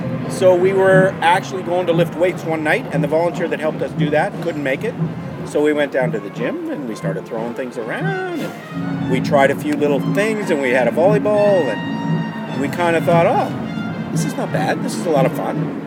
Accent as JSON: {"language": "English", "town": "Winnipeg", "region": "Manitoba", "country": "Canada", "said": "Winnipeg, yes. Winnipeg, Manitoba."}